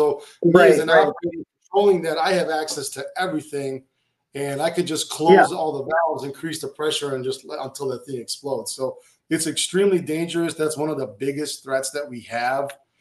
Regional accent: North Macedonia; I grew up in Eastern Europe. It was originally Yugoslavia, the whole country. It doesn't exist anymore.

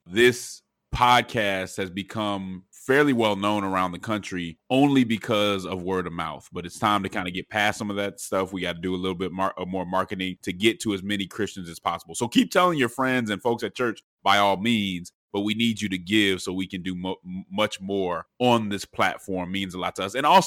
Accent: Denver, Colorado, United States; I'm from Denver.

